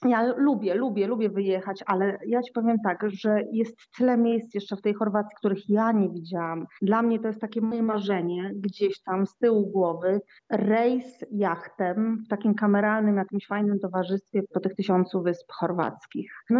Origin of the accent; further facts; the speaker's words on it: Szczecin, West Pomeranian Voivodeship, Poland; ponieważ jestem rodowitą szczecinianką i wszystkie swoje wakacje spędzam nad Bałtykiem